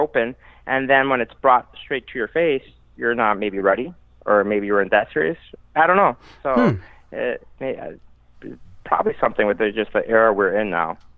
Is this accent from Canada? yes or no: no; Michigan, United States; now in Chicago, United States; Like, I'm from Michigan, grew up in the Midwest, went to U of M undergrad, and then went to Detroit Mercy Dental School. And then I came out to Chicago